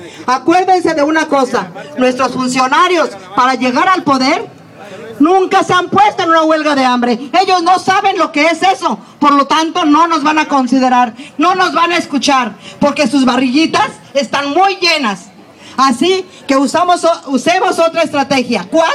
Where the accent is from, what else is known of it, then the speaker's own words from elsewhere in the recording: Pajacuarán, Michoacán, Mexico; yo soy una madre de familia, vengo de Michoacán, vengo de Pajacuarán, Michoacán, y tengo 4 hijos desaparecidos